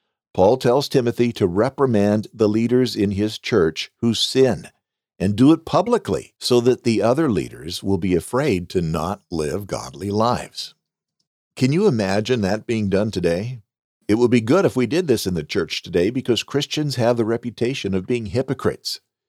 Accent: Riverside, California, United States; I used to attend a church here in my hometown of Riverside, California.

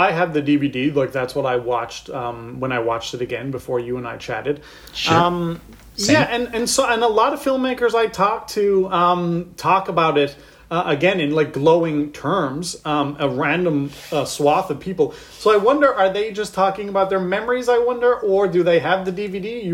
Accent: St. John's, Newfoundland and Labrador, Canada; because I grew up in St. John's, Newfoundland, and so there was no, like, it wasn't until I went away to film school in Halifax

